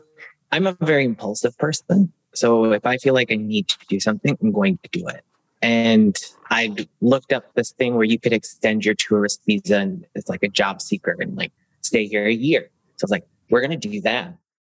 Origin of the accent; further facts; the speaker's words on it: Kentucky, United States; because I come from Kentucky and it's not the best place to be for anyone who's different